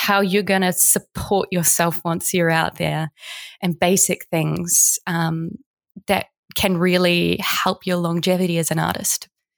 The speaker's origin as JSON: {"language": "English", "country": "New Zealand", "tie": "born or raised there", "said": "And then when I was 11, my hometown, tiny little hometown in New Zealand, had a really strong AmDram society"}